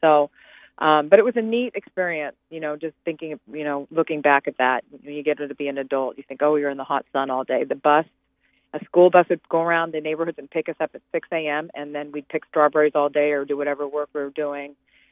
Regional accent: Oregon, United States; I grew up in Oregon. My mom's sisters married into farming families. We lived in a neighborhood development, but there was a lot of agriculture.

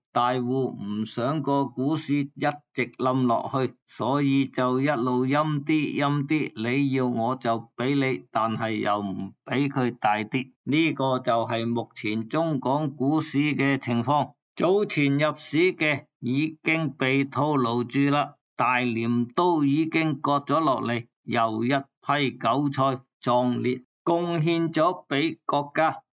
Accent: Hong Kong; 以我们香港人的讲法，这个就是趁机会出货咯

